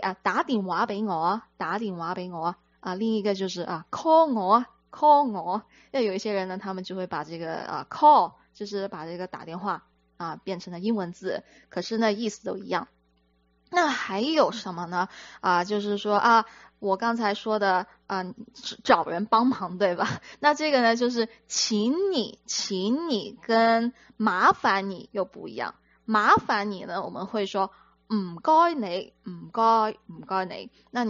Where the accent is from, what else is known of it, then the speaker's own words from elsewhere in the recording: Hong Kong; 因为我在香港长大，所以呢，我就会说啊，我有嘢要揾你